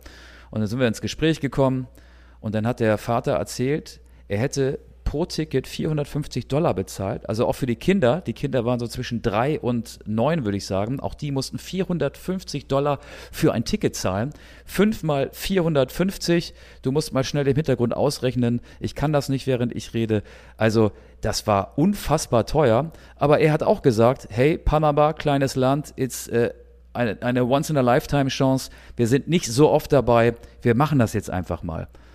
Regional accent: Germany; Wir wollen uns ja nicht ausschließen, wir sind ja auch Deutsche.

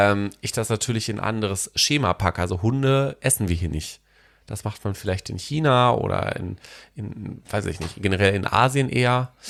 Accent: Paderborn, North Rhine-Westphalia, Germany; wenn ich jetzt mal in meine Heimatstadt gucke, da sind ungefähr 200.000 Leute leben da. Ja, wo gar nicht. Paderborn, 150.000.

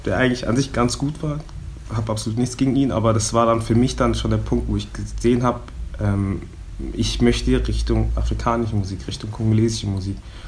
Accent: Southern Germany, Germany; born or raised there; now in Berlin, Germany

